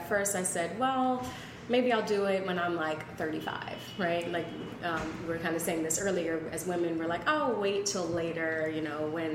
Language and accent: English; Maryland, United States; also born or lived in Washington, United States; now in New York, United States; So I grew up in the Washington, D.C. area, Maryland area, around there.